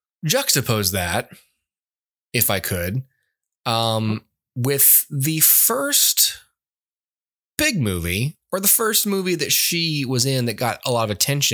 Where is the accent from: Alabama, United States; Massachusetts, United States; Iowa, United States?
Alabama, United States; but I'm from Lower Alabama, so I'm allowed to make fun of this subject.